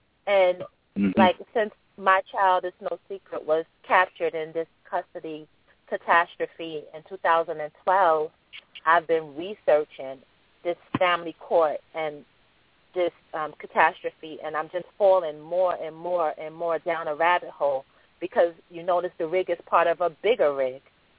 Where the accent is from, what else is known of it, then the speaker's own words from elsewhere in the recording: New York City, New York, United States; because I'm from New York, and I know a lot of the New York cases